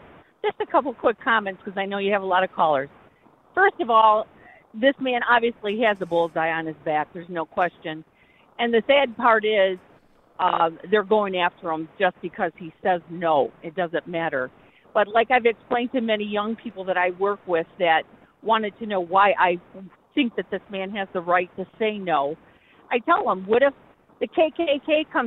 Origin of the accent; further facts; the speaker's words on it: Detroit, Michigan, United States; I grew up in Detroit, 54 years. We have a very high Muslim population.